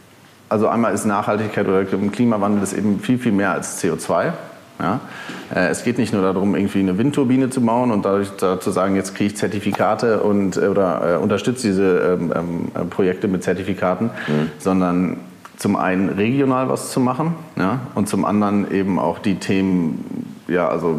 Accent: Berlin, Germany; Ich komme aus Berlin-Wannsee und schräg gegenüber ist ein wunderschöner Wald. Ist auch ein Naturschutzgebiet, muss man sagen. Ist eben jetzt kein normaler Wald, aber ja, da habe ich meine Kindheit zum größten Teil verbracht.

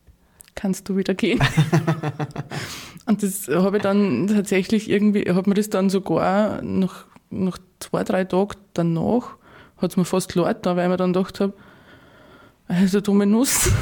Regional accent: Neumarkt, Salzburg, Austria; now in Salzburg, Austria; Ich komme aus Neumarkt.

